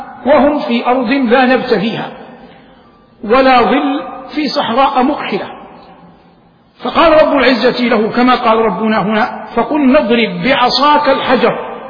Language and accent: Arabic; Saudi Arabia; في عاصمة بلادنا الرياض